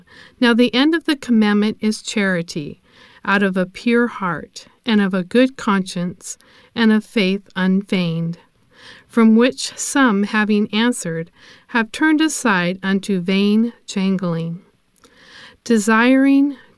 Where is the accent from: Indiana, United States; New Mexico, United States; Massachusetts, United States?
New Mexico, United States; Albuquerque; I'm from Albuquerque, New Mexico